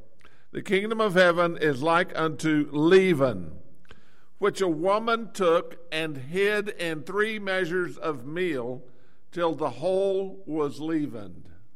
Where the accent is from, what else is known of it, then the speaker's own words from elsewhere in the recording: Texas, United States; I don't know if I say that right because I'm from Texas, and so it doesn't quite come out right.